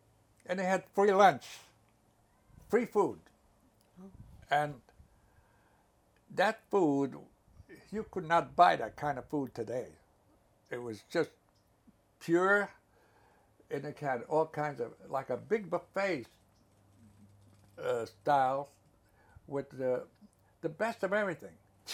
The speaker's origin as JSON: {"language": "English", "town": "Brooklyn", "region": "New York", "country": "United States", "tie": "born or raised there", "said": "But I had the best times when I was growing up in Brooklyn."}